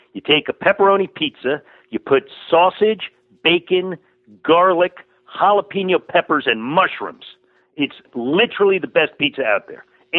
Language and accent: English; Riverdale, New York, United States; Go on the IMDb. I'm from Riverdale in the Bronx.